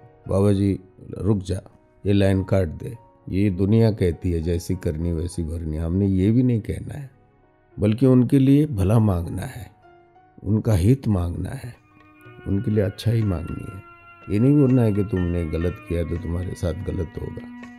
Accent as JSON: {"language": "Hindi", "country": "Nepal", "said": "मैंने पहले ही बताया कि मैं नेपाल का रहने वाला हूँ"}